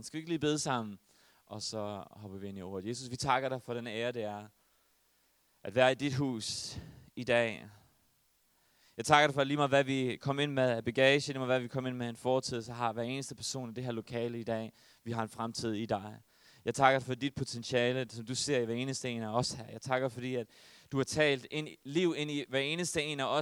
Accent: Herning, Central Denmark Region, Denmark; jeg er fra Herning. Hvilket jeg godt sidder at komme fra.

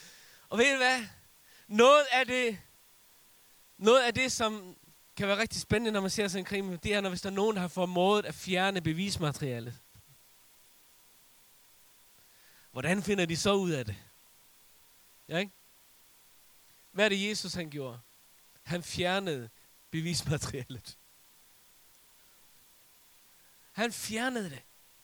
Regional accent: Faroe Islands; Danish is a second language; Undskyld, jeg er bare færing.

